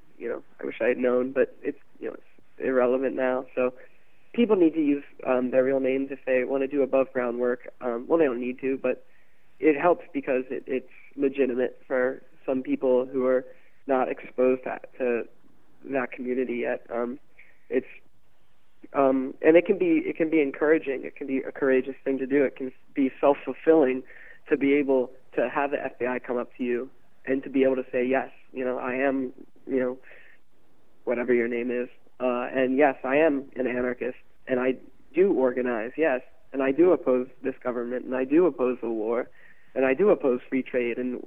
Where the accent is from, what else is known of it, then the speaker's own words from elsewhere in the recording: Towson, Maryland, United States; in my hometown, Towson, Baltimore County